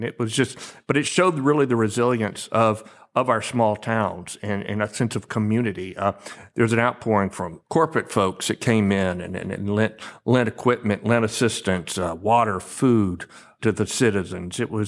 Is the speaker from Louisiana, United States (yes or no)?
yes; Shreveport, Louisiana, United States; small communities in North Louisiana, including my hometown of Shreveport